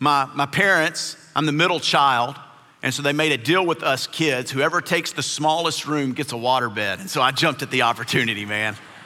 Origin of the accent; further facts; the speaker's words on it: Bossier City, Louisiana, United States; I grew up in Bossier City, Louisiana. We lived in two homes there.